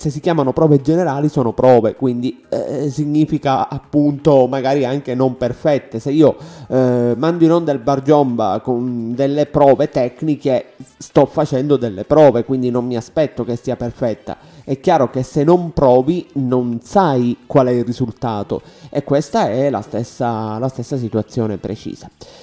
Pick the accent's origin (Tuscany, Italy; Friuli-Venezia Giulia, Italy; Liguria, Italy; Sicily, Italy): Sicily, Italy; Palermo; non lo dico da siciliano, non lo dico da palermitano